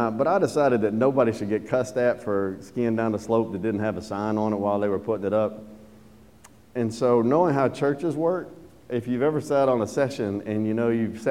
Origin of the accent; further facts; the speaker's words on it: Georgia, United States; I'm from Georgia, man. NASCAR means going like this.